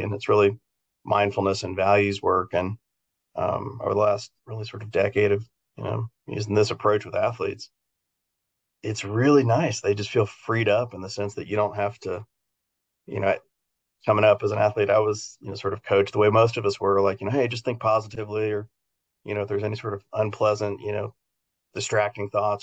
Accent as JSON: {"language": "English", "region": "Texas", "country": "United States", "tie": "born or raised there", "said": "and yet I played high school football growing up in Texas like everybody did."}